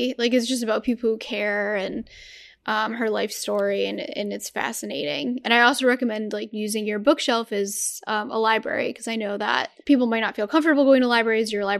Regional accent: Chicago, Illinois, United States; And yeah, I'm from Chicago too.

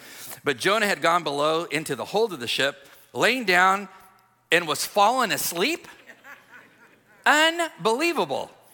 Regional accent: California, United States; I'm from California. I fished out of many ports in California.

